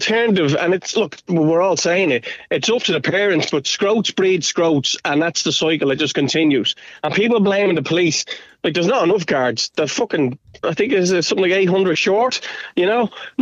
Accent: Clondalkin, Leinster, Ireland; So when I was a kid growing up in Clondalkin, there was vigilantes around in the 80s and 90s, right?

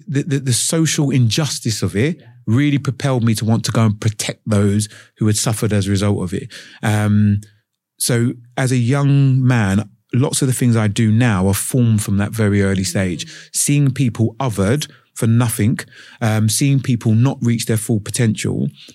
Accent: London, United Kingdom; growing up in East London, you were very aware of where you fitted in.

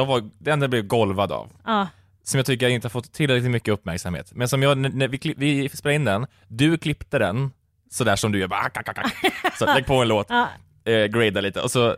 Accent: Karlstad, Värmland, Sweden; moved away; för när jag var hemma och bodde hemma i Karlstad var 16 år

